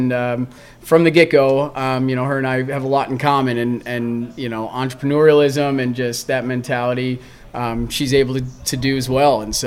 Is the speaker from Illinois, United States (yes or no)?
yes; Chicago, Illinois, United States; So Western Suburbs is where we ended up. We were on the south side of Chicago and then relocated pretty quickly when I was young.